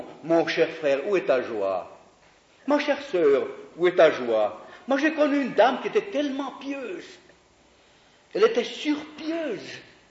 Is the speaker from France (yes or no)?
no; Italy; je suis italien, je ne suis pas étranger.